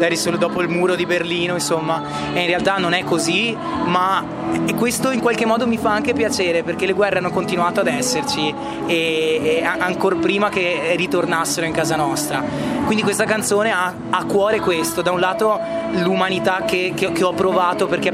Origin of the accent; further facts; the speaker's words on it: Treviso, Veneto, Italy; io intanto sono di Treviso, quindi diciamo che la mia avventura musicale è nata in quelle zone lì ed è nata quando avevo 16 anni